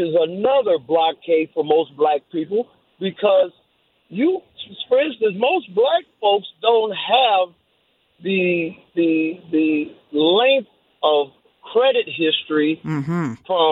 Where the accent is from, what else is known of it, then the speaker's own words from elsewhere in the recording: Minnesota, United States; I'm from Minnesota. We have a family farm in North Branch, Harris, Minnesota.